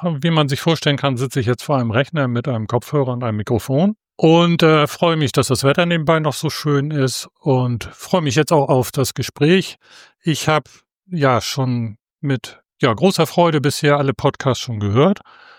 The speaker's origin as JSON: {"language": "German", "town": "Kiel", "region": "Schleswig-Holstein", "country": "Germany", "tie": "born or raised there", "said": "in Kiel ansässig, in Kiel auch geboren."}